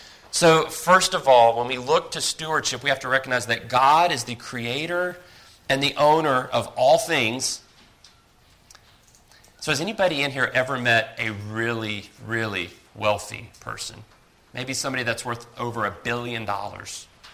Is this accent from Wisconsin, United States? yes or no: no; South Carolina, United States; I'm from South Carolina, and our real estate, I was talking to Alex earlier, our real estate's a lot different than up here.